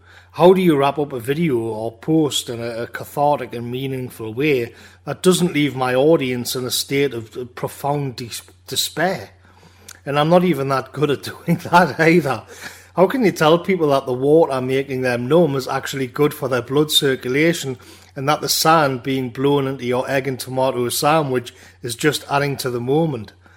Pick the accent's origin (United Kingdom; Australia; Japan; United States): United Kingdom; North East England; One of the problems with growing up in the Northeast and being working class is that usually you'd be taken on your summer holidays to the Northeast or some quiet spot in Northumberland